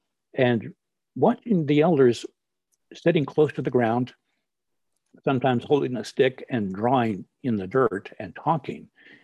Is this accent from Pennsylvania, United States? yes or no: no; Oklahoma, United States; I was born in Oklahoma and raised in Oklahoma, thought I would never leave Oklahoma. So in growing up in the Muskogee and Seminole tradition, my hometown, Artelova, is Gar Creek.